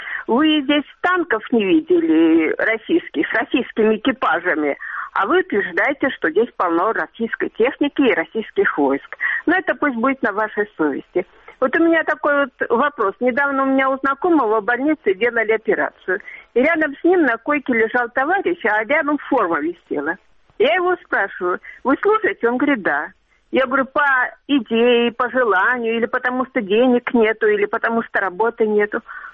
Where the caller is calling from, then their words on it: Luhansk, Luhansk Oblast, Ukraine; я из Луганска.